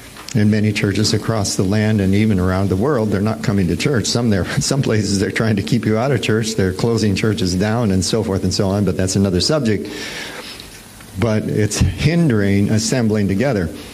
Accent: Omaha, Nebraska, United States; But it's not the same as being in Omaha. She wouldn't let me go. And it's kind of my home state, you know.

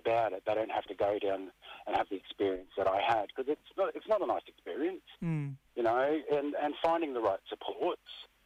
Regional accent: Townsville, Queensland, Australia; born there; I was born in Townsville. Mm-hmm. I'm of the Kalkadoon, Bardabarana and Wanji.

